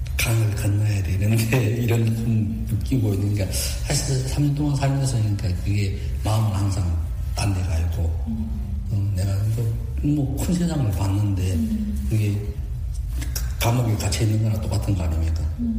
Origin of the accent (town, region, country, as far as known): North Korea; now in South Korea